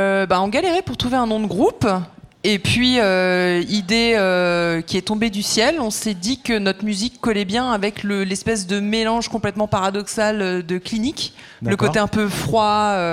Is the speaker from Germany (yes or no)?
no; Hauts-de-France, France; Donc, oui, on vient du Nord.